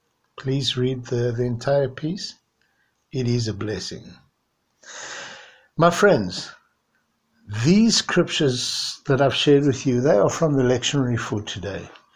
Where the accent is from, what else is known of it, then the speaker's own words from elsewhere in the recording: Pietermaritzburg, KwaZulu-Natal, South Africa; I come all the way from Maritzburg, from St. Mark's.